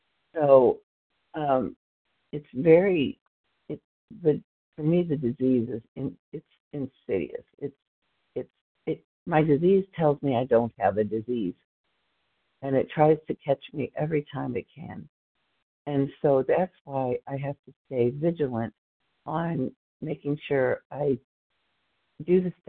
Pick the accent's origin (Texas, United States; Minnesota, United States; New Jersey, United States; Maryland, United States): Texas, United States; Starts with a CH. You're looking for me, and I'm from Texas